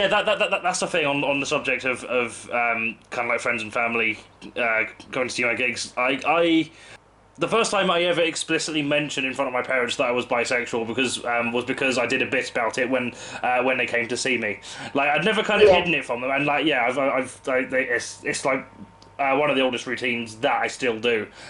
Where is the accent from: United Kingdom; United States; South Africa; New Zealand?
United Kingdom; London; moved away as an adult; now in Salford, United Kingdom; I'm from London originally. Walthamstow, Yeah, so from London originally, and then I moved up to Salford for uni, and I've just been around this area since then.